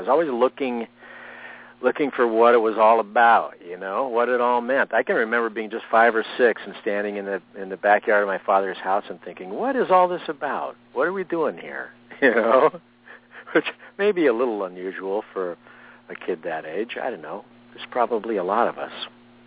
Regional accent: San Diego, California, United States; I grew up in San Diego, right across the border from Mexico, and I started heading down into Mexico

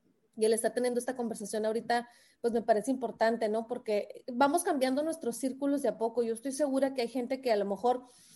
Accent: Mexico; now in New York, United States; como sabes, soy mexicana y mexicana que vive muy en el norte, ¿no? Estoy en Nueva York.

